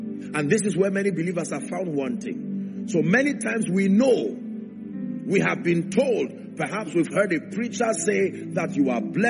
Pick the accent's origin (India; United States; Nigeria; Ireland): Nigeria; there is a reality that is within me that is greater than just being a Nigerian.